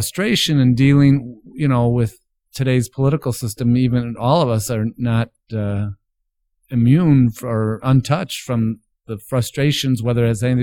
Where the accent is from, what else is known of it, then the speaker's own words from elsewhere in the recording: Chicago, Illinois, United States; And he was from Chicago, which helped, you know, my hometown as well.